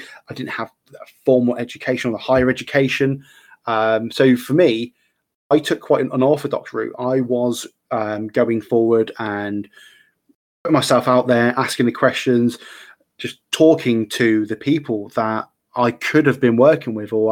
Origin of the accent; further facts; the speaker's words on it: United Kingdom; Yes, I am British.